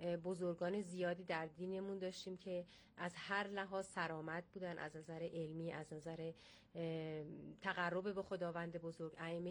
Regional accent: Shahrekord, Chaharmahal and Bakhtiari, Iran; اهل شهر کردم

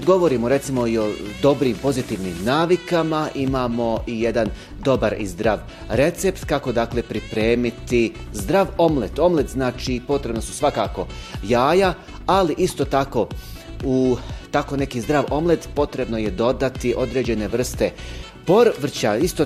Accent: Bihać, Federation of Bosnia and Herzegovina, Bosnia & Herzegovina; tačnije u moj rodni grad Bihać, znači grad na rijeci Uni

